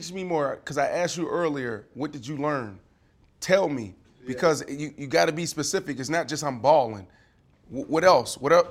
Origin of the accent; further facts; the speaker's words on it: Pittsburgh, Pennsylvania, United States; When they start playing bad, I'm from Pittsburgh. I'm riding with y'all.